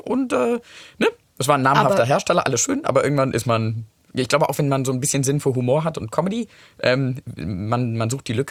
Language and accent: German; United Kingdom; Da dachte ich, oh, ich bin doch Brite, sie ist doch Amerikanerin, was soll denn das?